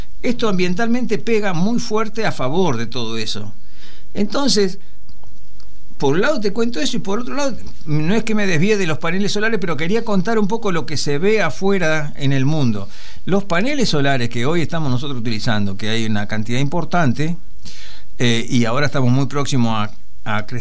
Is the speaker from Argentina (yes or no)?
yes; Argentina; te quiero hacer un comentario de lo que siento como argentino